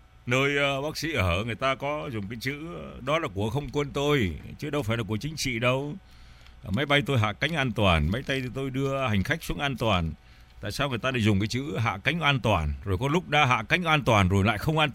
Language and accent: Vietnamese; Northern Vietnam, Vietnam; Tôi với ông là người Bắc Kỳ, tôi vẫn nói tiếng Bắc Kỳ với ông.